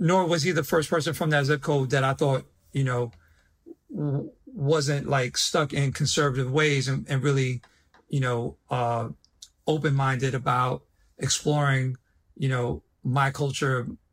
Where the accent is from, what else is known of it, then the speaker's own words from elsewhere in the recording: New York City, New York, United States; I was born in Douglas Projects, but where I grew up, Westgate, it wasn't Projects.